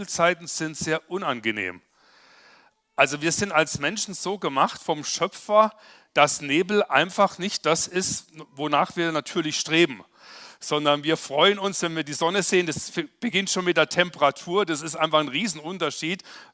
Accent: Freiburg im Breisgau, Baden-Württemberg, Germany; ich komme aus Freiburg im Breisgau ursprünglich. Da bin ich aufgewachsen

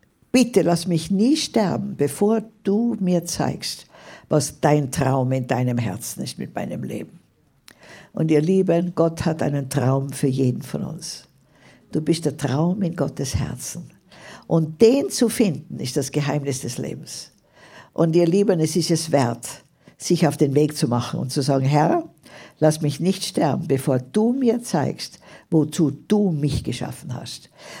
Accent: Tyrol, Austria; born there; Ich bin gebürtige Tirolerin, aber mein Herz ist in Afrika.

